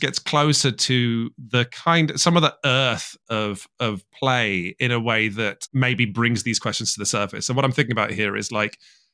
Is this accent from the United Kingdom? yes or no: yes; United Kingdom; And it made me more uncomfortable and unhappy as a British person reviewing it.